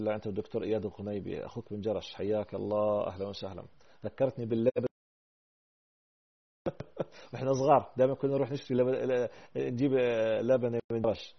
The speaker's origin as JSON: {"language": "Arabic", "country": "Jordan", "moved": "yes", "lives_now": "Toronto, Canada", "said": "أنا من الأردن أخت الكريمة، لكن عايش في كندا في تورنتو، أنا من الأردن"}